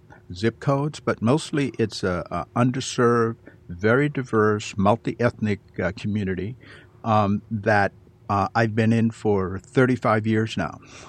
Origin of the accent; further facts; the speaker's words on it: Boston, Massachusetts, United States; I'm originally from the East Coast, Boston, Massachusetts.